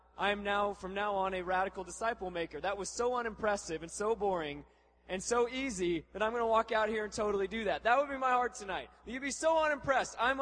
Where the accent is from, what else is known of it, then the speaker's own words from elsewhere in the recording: Alaska, United States; I'm from Alaska, and we moved to where she's from here